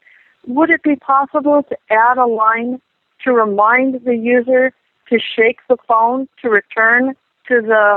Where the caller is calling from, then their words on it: Los Angeles, California, United States; from Los Angeles, California.